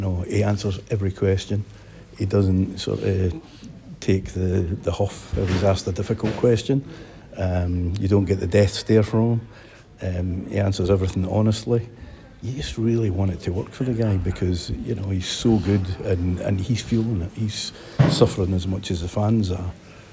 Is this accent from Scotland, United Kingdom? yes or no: yes; Edinburgh, Scotland, United Kingdom; I'm from Edinburgh, actually